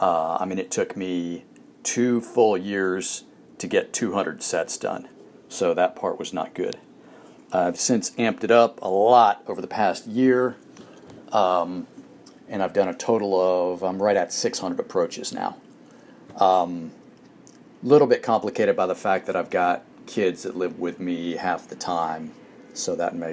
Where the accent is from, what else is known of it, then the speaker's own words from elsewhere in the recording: United States; accent: American; As you can tell from my sexy American accent, I am from the U.S. I'm 50 years old.